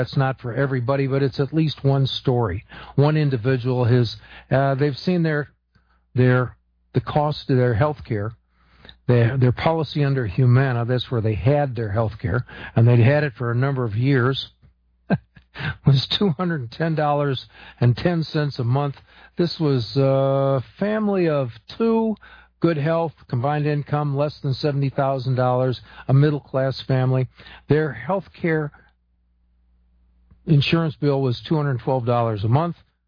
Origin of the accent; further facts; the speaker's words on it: Illinois, United States; now in Texas, United States; I lived in Illinois. I was raised in Illinois, and it never challenged you. You're just there.